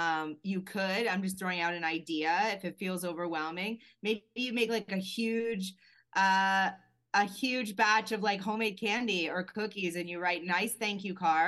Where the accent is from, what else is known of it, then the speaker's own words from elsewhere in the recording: Maine, United States; now in New York, United States; I'm not at all. I'm from Maine, and I live in New York for 20 years.